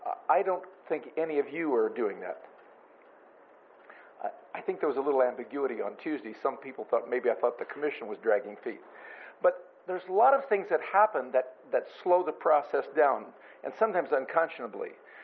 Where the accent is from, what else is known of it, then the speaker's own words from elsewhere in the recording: Nipomo, California, United States; I'm from Napomo.